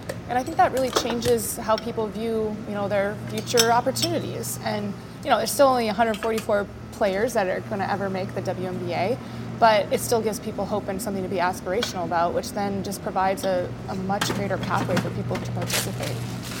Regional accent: United States; I grew up in the States, and Title IX came into effect like 26 years ago now

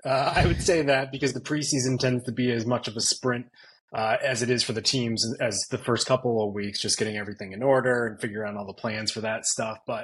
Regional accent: Connecticut, United States; Sure. So I grew up in Connecticut. And so there isn't like a natural connection to a lot of NBA teams there.

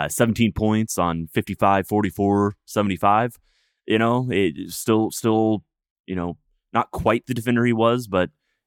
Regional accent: Dallas, Texas, United States; And I'm from Dallas saying that.

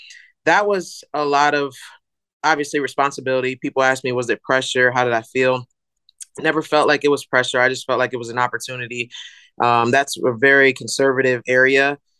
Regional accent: Herndon, Virginia, United States; be doing this in my hometown state is great.

